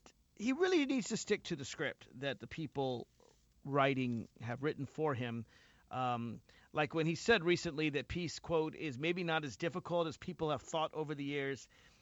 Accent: Alexandria, United States; Let me start with Jeremy in my hometown of Alexandria on line three.

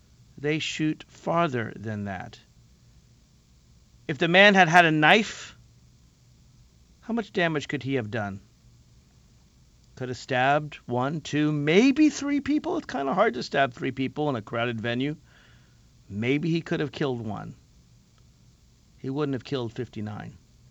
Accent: Alexandria, Virginia, United States; I was in my hometown of Alexandria, Virginia, an hour or so after a congressman was shot

